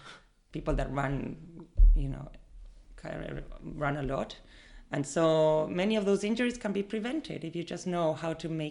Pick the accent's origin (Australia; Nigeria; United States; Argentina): Argentina; all my friends that knew me growing up in Argentina were like, what?